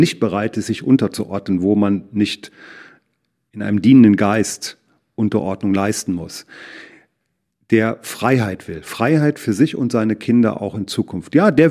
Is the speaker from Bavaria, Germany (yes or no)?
no; Bornhagen, Thuringia, Germany; born or raised there